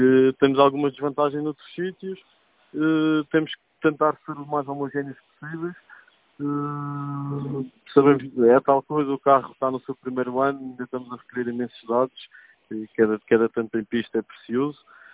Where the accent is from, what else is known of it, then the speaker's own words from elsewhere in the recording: Madeira, Portugal; Como todos sabem, sou madeirense, não é? E como bom madeirense, tenho que saber apreciar um rally, não é?